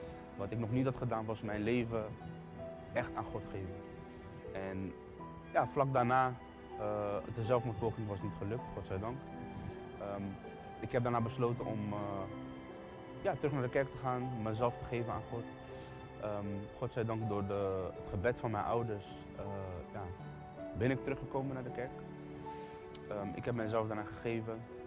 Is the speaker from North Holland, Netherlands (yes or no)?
no; The Hague, South Holland, Netherlands; Ik kom uit Den Haag. Ik heb een goede jeugd gehad.